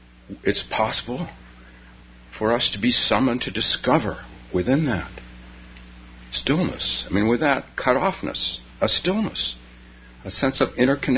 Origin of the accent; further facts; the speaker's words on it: California, United States; Well, I grew up in California, so we always went to Yosemite National Park.